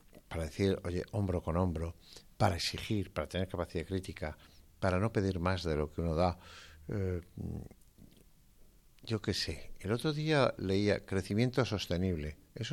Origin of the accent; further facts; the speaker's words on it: Estella, Navarre, Spain; y asisto mucho a Pamplona y a mi tierra, que es Estella.